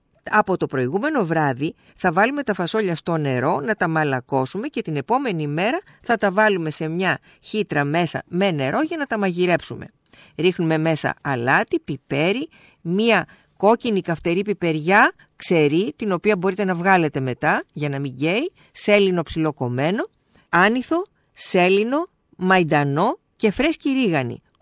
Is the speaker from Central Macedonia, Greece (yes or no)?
no; Peloponnese, Greece; εγώ το άκουσα για πρώτη φορά από τη μαμά μου στο χωριό μου, στην Γορτινία.